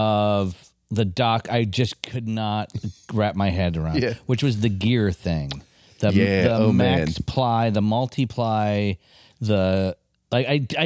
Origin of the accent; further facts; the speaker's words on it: Coldwater, Michigan, United States; I grew up in Coldwater, Michigan, where Dan Severin's from.